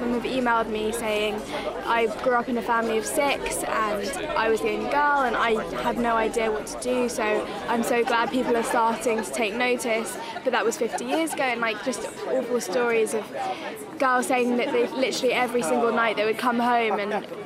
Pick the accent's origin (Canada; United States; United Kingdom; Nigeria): United Kingdom; London; I'm 17 years old and I'm from London.